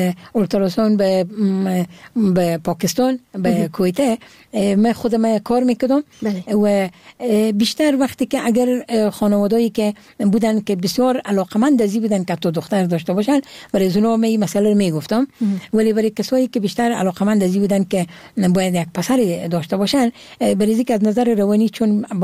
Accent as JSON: {"language": "Persian", "region": "Herat", "country": "Afghanistan", "tie": "born there", "said": "چون امی زادگاه من هرات هست"}